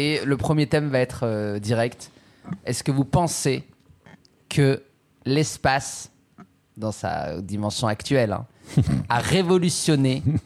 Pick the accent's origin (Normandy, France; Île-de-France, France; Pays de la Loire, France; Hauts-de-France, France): Hauts-de-France, France; Lille; Tu viens de Dijon, moi je viens de Lille.